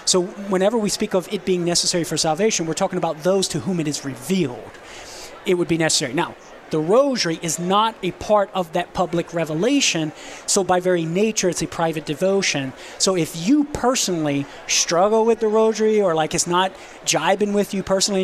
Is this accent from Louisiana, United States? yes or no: yes; Louisiana, United States; because I'm from Southern Louisiana and I'm all about being a mama's boy, okay?